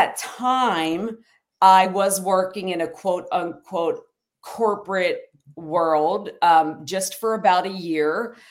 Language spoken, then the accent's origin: English; Wilmington, Delaware, United States; I'm from Wilmington, Delaware. That's where I was born and raised. And yeah, my family is all natives of Puerto Rico.